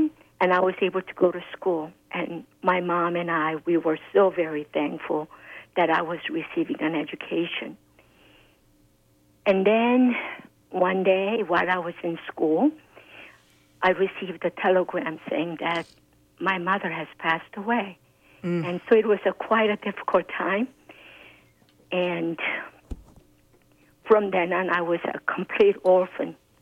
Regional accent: South Korea; But as I was growing up in Korea, having the American father and Korean mother of a mixed blood, I was quite discriminated and ridiculed and despised by my motherland.

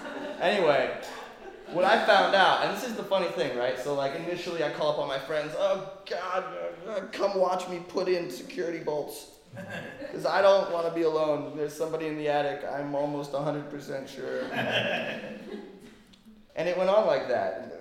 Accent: New York, United States; And I am from New York, forgive me, please.

